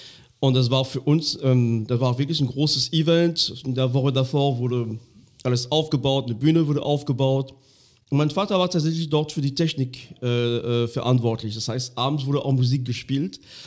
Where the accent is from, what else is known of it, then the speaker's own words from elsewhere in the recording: Grand Est, France; ich war ja neulich in Frankreich, in dem ganz kleinen Minidorf, wo ich aufgewachsen bin. Irgendwo in Lothringen, wunderschönes Dorf, aber auch weit weg von allem.